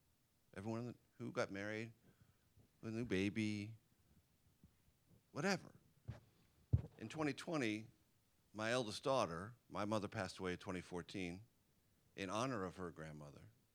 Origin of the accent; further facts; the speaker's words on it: San Diego, California, United States; I grew up in San Diego, California.